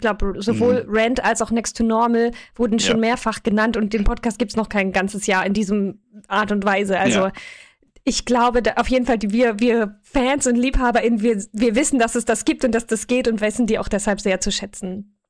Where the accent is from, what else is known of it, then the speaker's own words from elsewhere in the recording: Baden-Württemberg, Germany; dass ich bei Stuttgart groß geworden bin.